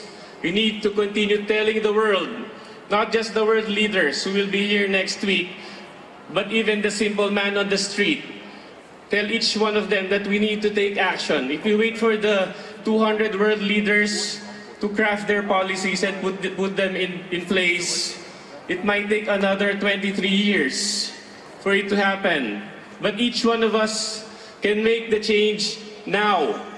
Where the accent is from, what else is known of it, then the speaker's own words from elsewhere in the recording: Philippines; I come all the way from the Philippines.